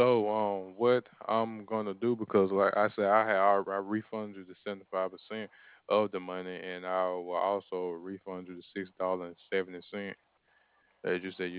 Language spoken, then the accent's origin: English; Alabama, United States; I'm from Alabama. That's where I'm at.